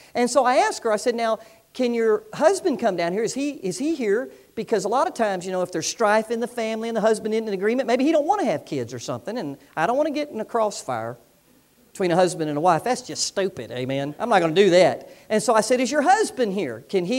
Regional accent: Orlando, Florida, United States; I grew up in Orlando, Florida, and we grew up in the orange groves.

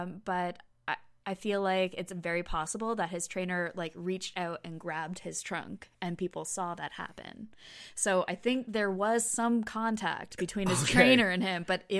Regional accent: St. Thomas, Ontario, Canada; Well, having been born and raised in St. Thomas and then eventually getting a job as a St. Thomas and Elgin County tourism officer

